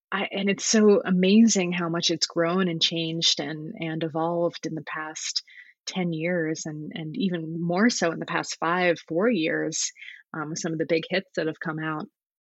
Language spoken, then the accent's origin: English; Connecticut, United States; now in San Francisco, United States; No, I grew up in Connecticut. I moved.